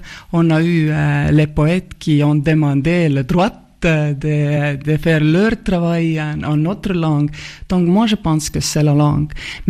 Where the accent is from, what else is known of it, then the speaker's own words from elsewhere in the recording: Estonia; ça se trouve que les Finlandaises et les Estoniens, on est venus des montagnes de l'Ural. Et il y en a en fait beaucoup de petites nations encore dans la Russie qui sont fenno-ugriques comme nous, comme les Finlandaises